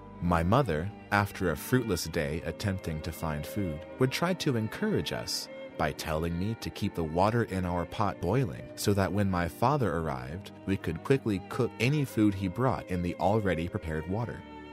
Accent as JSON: {"language": "English", "town": "Machakos", "region": "Machakos County", "country": "Kenya", "tie": "born there", "said": "I was born in 1951 in Machakos."}